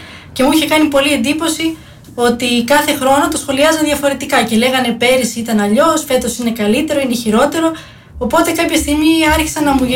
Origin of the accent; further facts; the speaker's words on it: Athens, Attica, Greece; Το κρασί ήταν μια μεγάλη μου αγάπη από πολύ μικρή ηλικία, παρότι μεγάλωσα στην Αθήνα.